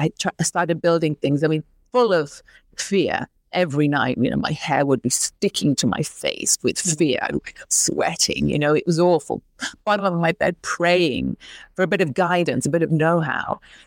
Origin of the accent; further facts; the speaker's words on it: England, United Kingdom; What came with that big family, traditional family, seaside town where I grew up in England